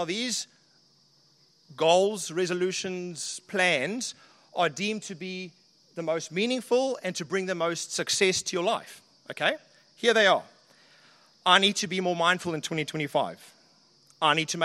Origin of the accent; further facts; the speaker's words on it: New Zealand; now in Sydney, Australia; I am from Sydney, or New Zealand originally. We're in Sydney currently studying, and we're just on a holiday break here.